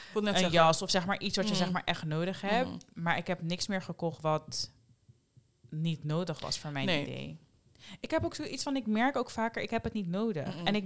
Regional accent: Netherlands; En voor ons als Nederlanders, zeg maar, hier opgegroeid

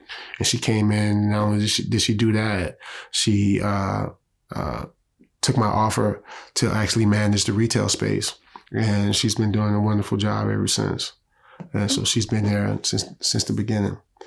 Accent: United States; And Taz and I, we grew up in the Lamar Park area.

